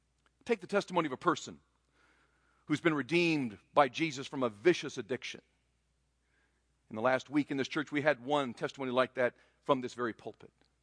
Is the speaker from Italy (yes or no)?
no; Taiwan; When I was growing up in Taiwan, I got to be really good friends with cockroaches.